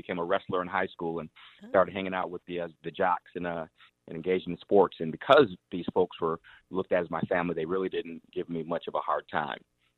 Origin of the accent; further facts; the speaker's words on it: Aurora, Illinois, United States; Born and raised in Aurora, it's in my heart, you know, as the state of Illinois.